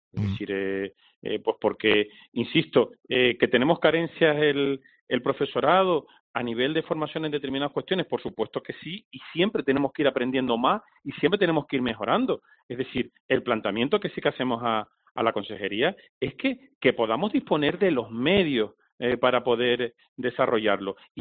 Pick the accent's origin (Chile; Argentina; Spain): Spain; Canary Islands; como canarios que somos